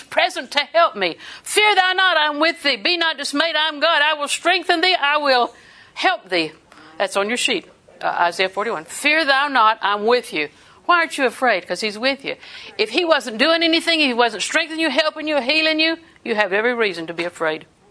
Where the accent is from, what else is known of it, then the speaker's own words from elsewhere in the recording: Auburndale, Florida, United States; Polk County, stick shift. I'm from Auburndale.